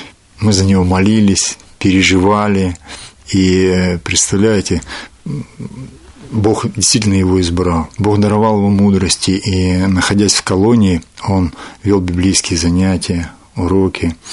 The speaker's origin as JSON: {"language": "Russian", "region": "Belgorod Oblast", "country": "Russia", "tie": "born or raised there", "lives_now": "Perm, Russia", "said": "Потому что я человек южный. Сам я родился и жил в Белгородской области."}